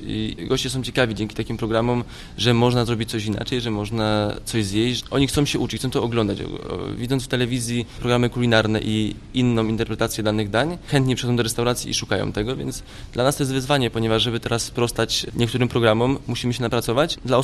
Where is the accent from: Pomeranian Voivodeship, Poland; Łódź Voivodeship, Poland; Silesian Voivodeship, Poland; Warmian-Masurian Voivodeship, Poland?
Silesian Voivodeship, Poland; Kłobuck; Nie pochodzę z Opolszczyzny, nie urodziłem się tutaj. Pochodzę z okolic Częstochowy, z Kłobucka. Uczyłem się gotować w szkole w Częstochowie, później kilka restauracji Częstochowa. Miałem okazję pracować w Cannes, w Kopenhadze również.